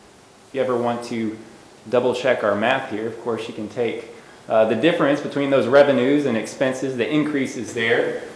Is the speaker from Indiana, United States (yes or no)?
no; Rogers, Arkansas, United States; No, it is a return home for me. I grew up in Rogers.